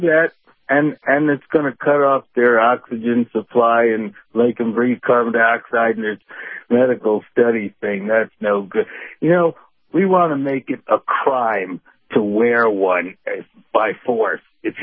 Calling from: Colorado, United States; Father, and we're in Colorado

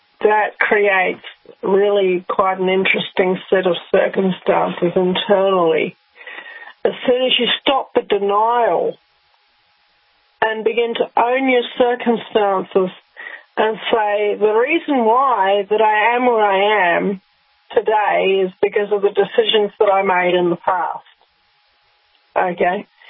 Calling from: Victoria, Australia; I'm speaking from Victoria, which is a whole state that is recently been through one of the most atrocious sets of lockdown in the whole world.

